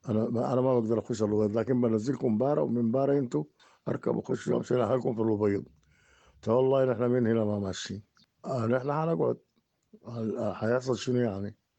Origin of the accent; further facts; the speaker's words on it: Omdurman, Khartoum, Sudan; انا اول شيء من ام درمان دي ما بمرق، أنا قاعد حارس لي تراب هنا في البكري، أصلا من المدرمان دي ما بمرق